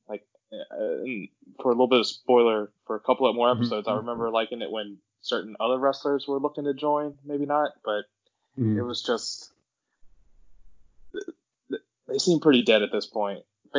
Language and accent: English; the South, United States; Because I grew up, obviously, I'm from the South, and I grew up a WCW fan.